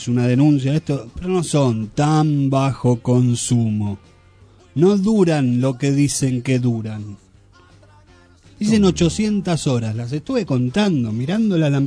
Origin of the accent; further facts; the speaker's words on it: Argentina; Yo, gracias que soy argentino.